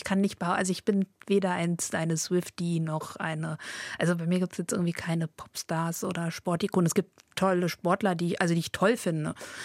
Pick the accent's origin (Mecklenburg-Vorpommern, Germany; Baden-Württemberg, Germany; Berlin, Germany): Baden-Württemberg, Germany; Heidelberg; born there; moved away as an adult; also born or lived in Göttingen; now in Bremen, Germany; Nein, ich bin keine Bremerin. Ich komme gebürtig aus dem Süden, aus Heidelberg. Bin immer weiter in den Norden gewandert, über Göttingen ganz lange, nach Bremen. Und bin jetzt schon 15 Jahre hier.